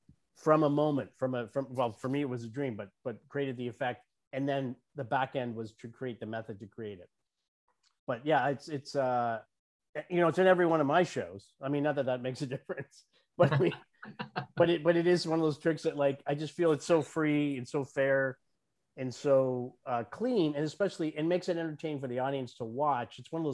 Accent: Toronto, Ontario, Canada; now in Florida, United States; And I now live in Florida, but I was originally in Toronto, Canada.

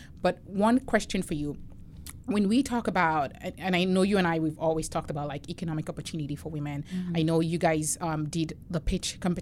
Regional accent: Nigeria; now in United States; because I'm from Nigeria, so my perspectives are sometimes different.

